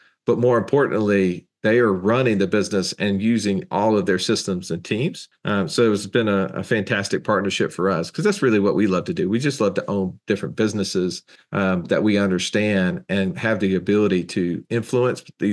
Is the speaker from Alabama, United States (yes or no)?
yes; Alabama, United States; so even though we're rednecks from Alabama, we know zero about cattle